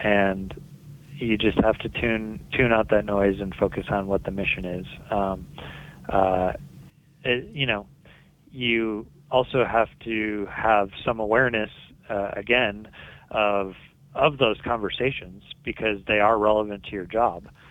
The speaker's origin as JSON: {"language": "English", "town": "Detroit", "region": "Michigan", "country": "United States", "said": "I'm from Metro Detroit. Grew up a Tigers fan."}